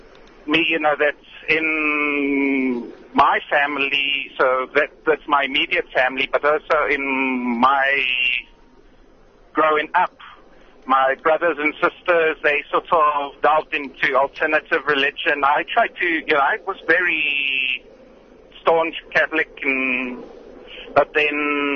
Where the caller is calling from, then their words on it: Alberton, Gauteng, South Africa; I'm on my way back home to Pretoria. I'm traveling from Alberton.